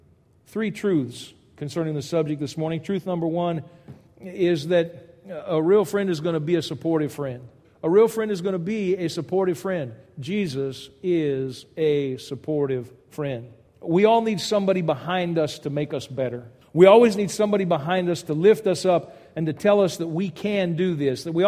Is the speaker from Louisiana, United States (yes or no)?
yes; Louisiana, United States; One of the things that I have found to be very true in growing up in South Louisiana is that if you have the pleasure of having a Cajun friend, that is your friend for life.